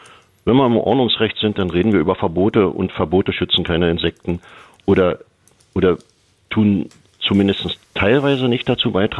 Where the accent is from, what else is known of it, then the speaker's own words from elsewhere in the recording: Brandenburg, Germany; und ich bin Brandenburger, wir können in Brandenburg reinschauen